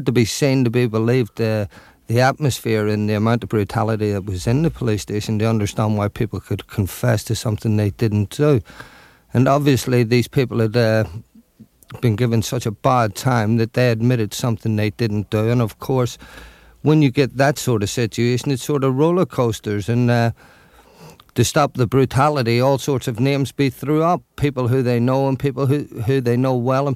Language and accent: English; Belfast, Northern Ireland, United Kingdom; I came from West Belfast. I was unemployed.